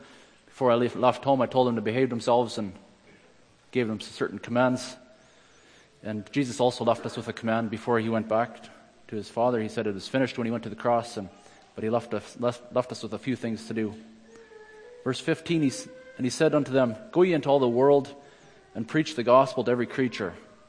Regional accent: Austin, Manitoba, Canada; I come from Austin, Manitoba. I was born in 1973.

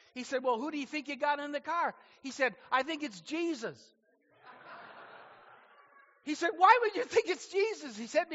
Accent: Nova Scotia, Canada; I come from Nova Scotia.

